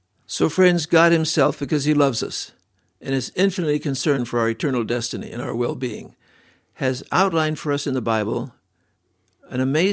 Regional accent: China; I was raised in China as a boy.

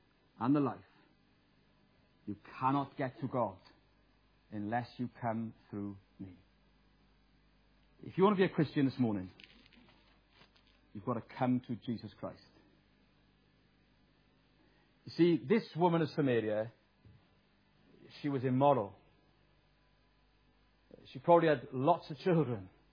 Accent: Wales, United Kingdom; I'm a Welshman and did that.

